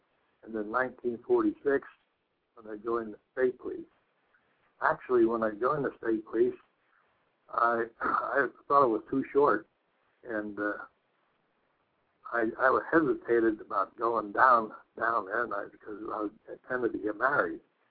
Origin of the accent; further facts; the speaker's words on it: Pottsville, Pennsylvania, United States; I was born in Popsville, Pennsylvania.